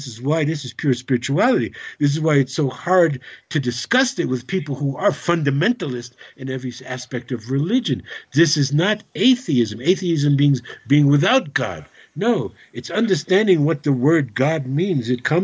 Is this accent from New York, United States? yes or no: yes; Brooklyn, New York, United States; born there; I'm only a second-generation American. My father was born in Brooklyn. I was born in Brooklyn, as my brother was.